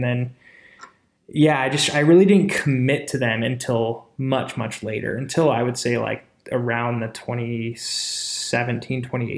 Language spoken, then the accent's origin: English; Phoenix, Arizona, United States; And growing up in Phoenix, I was the only person to ride bikes.